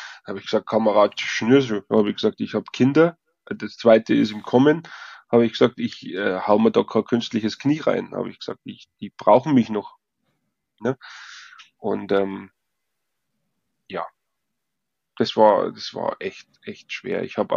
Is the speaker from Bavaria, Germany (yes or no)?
yes; Bavaria, Germany; Ich als Bayer und auch im tiefen Osten drüben.